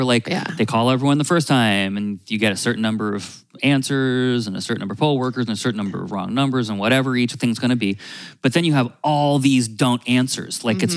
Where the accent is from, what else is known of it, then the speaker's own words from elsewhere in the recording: Vermont, United States; It's a cheese-related thing. I'm from Vermont.